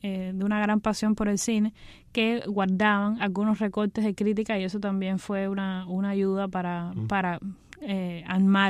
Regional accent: Cuba

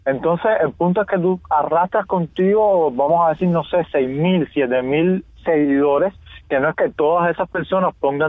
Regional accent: Havana, Cuba; Yo soy de playa, compadre, tú sabes, playa, Vedado

